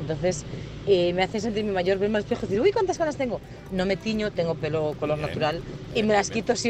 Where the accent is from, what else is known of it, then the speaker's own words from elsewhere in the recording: Galicia, Spain; A mí lo que me hace sentirme mayor, soy gallega, es la lluvia.